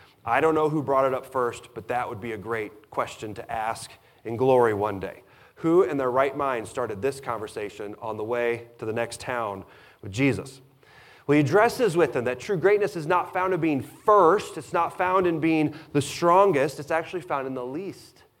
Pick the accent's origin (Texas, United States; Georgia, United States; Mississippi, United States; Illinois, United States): Illinois, United States; I was born and raised in Illinois. It's flat. Corn, pigs, and flat.